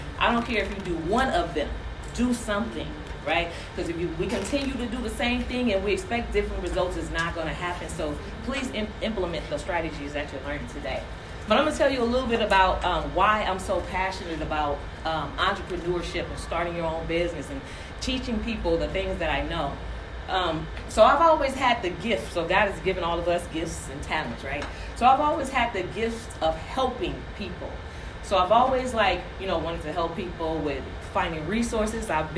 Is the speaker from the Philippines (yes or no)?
no; San Francisco, California, United States; So I grew up in San Francisco, Baby Hunters Point, which is like the inner city of the hood or whatever. I came from a family, single parent household.